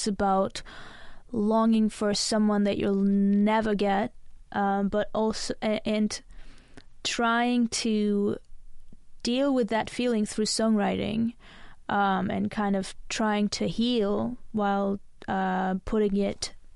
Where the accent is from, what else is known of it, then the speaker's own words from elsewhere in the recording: Vanadzor, Lori, Armenia; and I'm from Vanadzor or from Armenia